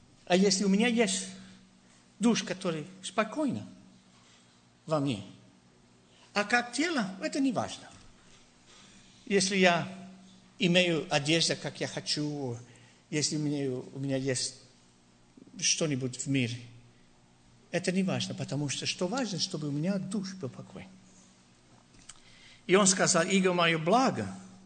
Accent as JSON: {"language": "Russian", "town": "Monterrey", "region": "Nuevo León", "country": "Mexico", "second_language": "Russian", "said": "Я из Монтеррея, и знаете, тем, которые из Монтеррея, это очень как не хотят дать деньги"}